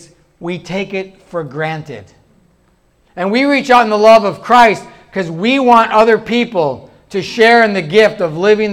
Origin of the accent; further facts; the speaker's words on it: North Dakota, United States; many of us growing up here in Kansas, I grew up in North Dakota